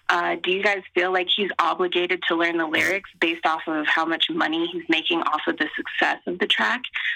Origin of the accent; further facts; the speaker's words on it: Colorado, United States; I'm from Colorado.